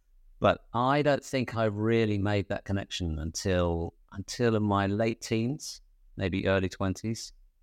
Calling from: London, United Kingdom; I'm calling in from North London, sunny North London.

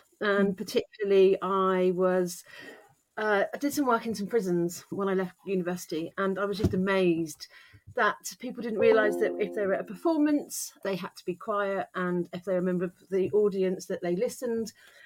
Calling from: Winchester, South East England, United Kingdom; I'm calling in from my loft here in Winchester

